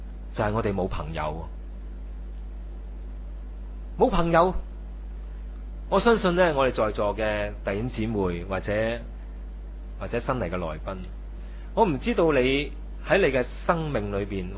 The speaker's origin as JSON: {"language": "Cantonese", "country": "China", "said": "你說我們中國人說在家就靠父母嘛，出外就靠朋友。"}